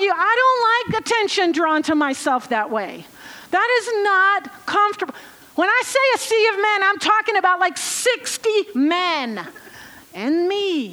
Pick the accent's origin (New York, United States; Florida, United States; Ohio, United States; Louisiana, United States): Ohio, United States; from Ohio, USA.